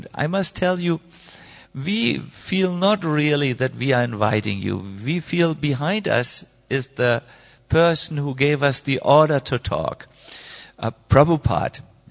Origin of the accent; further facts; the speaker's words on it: Germany; English is a second language; And, you know, we are from Germany. We like everything on time and in easy to understand concepts.